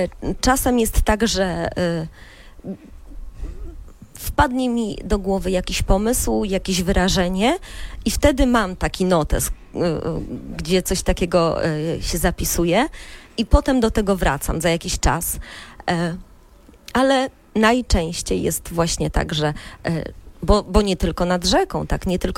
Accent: Łódź Voivodeship, Poland; Działoszynianką nie, bo tak jak mówię, jestem z okolic.

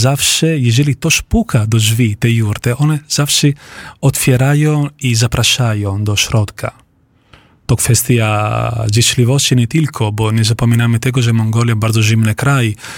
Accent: Italy; Polish is a second language; now in Poland; Ja jestem Włochem, mieszkam w Polsce

